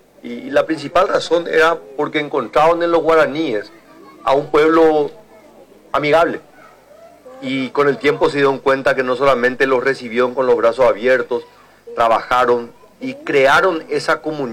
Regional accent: Paraguay; este es un pequeño testimonio de lo que somos capaces los paraguayos

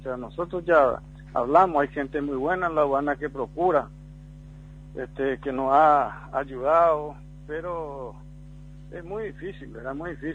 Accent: Paraguay; eso es lo que yo pienso como paraguayo.

